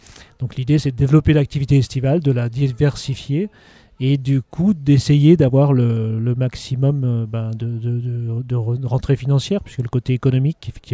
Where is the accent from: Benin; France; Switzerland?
France; Auvergne-Rhône-Alpes; now in Lus-la-Croix-Haute, France; Je suis pas originaire du Diwa, moi je suis originaire de Haute-Savoie, donc de la montagne, mais je suis depuis longtemps habitant et résident sur Luce, la Croix-Haute, donc j'habite là-haut.